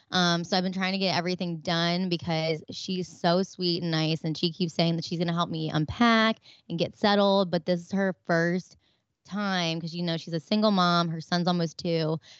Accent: Maryland, United States; because obviously we're both from Maryland.

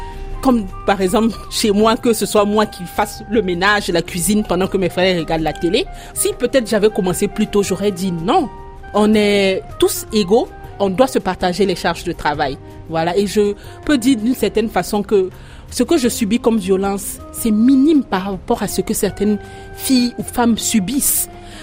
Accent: Burkina Faso; Comme le mariage, c'est chez nous en Afrique, au Burkina, c'est le sommet de la réussite.

